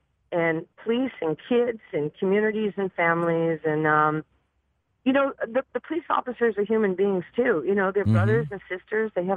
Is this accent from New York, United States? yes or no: yes; New York, United States; I was the kid growing up in New York, and I'm just being transparent with, you know, your listeners.